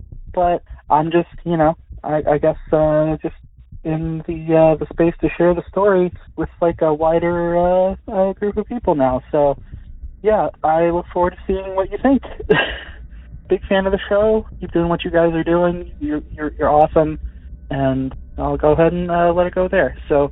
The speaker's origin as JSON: {"language": "English", "region": "West Virginia", "country": "United States", "said": "I'm from West Virginia"}